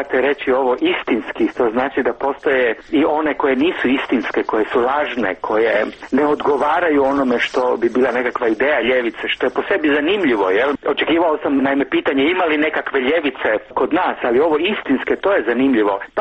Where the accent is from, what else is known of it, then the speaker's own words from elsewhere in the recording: Croatia; ja dolazim iz Hrvatske